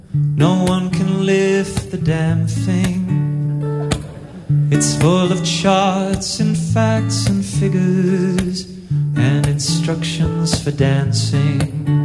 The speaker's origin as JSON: {"language": "English", "region": "England", "country": "United Kingdom", "moved": "yes", "lives_now": "Edmonton, Canada", "said": "And the truth is, I'm from England originally, but I was lured to North America by a blonde Canadian temptress who I met in Beijing, of all places."}